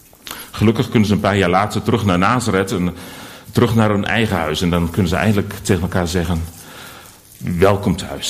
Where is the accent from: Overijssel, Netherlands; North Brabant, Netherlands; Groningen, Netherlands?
Groningen, Netherlands; Delfzijl; now in Veendam, Netherlands; En ik ben geboren in Groningen, groot geworden in Delfzijl en woon tegenwoordig in Veendam. Ik ben gedoopt in Delfzijl, dat is inmiddels 45 jaar geleden. 46 bijna.